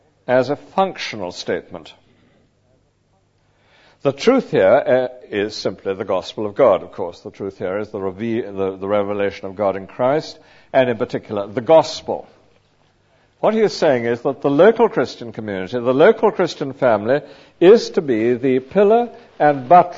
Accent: Lewes, South East England, United Kingdom; I was brought up in Lewes, a little town in Sussex.

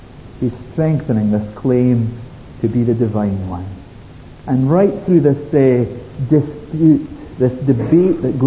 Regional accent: Scotland, United Kingdom; I'm from Ayrshire, you're from Glasgow

